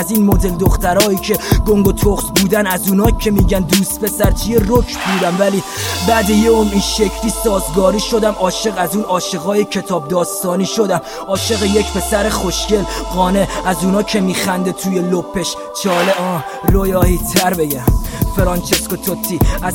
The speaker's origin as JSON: {"language": "Persian", "country": "Iran", "said": "من یه ایرانیم متولد وطن، یه دختر با خانواده متکبر و سهل."}